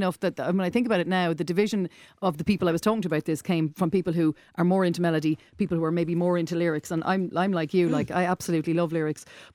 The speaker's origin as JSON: {"language": "English", "town": "Blessington", "region": "Leinster", "country": "Ireland", "said": "now, I'm from Blessington, by the way"}